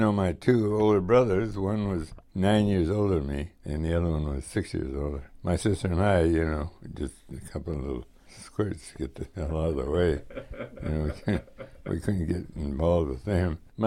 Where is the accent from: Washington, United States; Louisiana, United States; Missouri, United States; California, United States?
California, United States; San Jose; As a boy, I was born 24 in San Jose, and of course, San Jose to me was a big, big city.